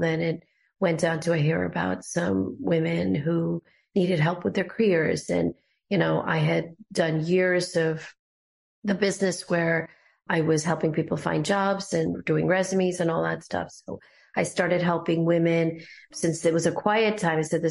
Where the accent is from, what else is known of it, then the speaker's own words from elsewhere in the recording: India; But I think being an Indian person has a lot to do with it